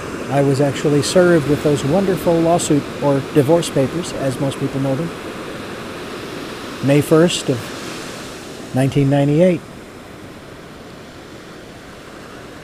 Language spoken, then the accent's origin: English; Phoenix, Arizona, United States; Being born and raised in Phoenix, Arizona. Family of eight, a brother, two older sisters, two younger sisters, two parents, in a three-bedroom, one-bathroom home that could not have been more than 1,000 square feet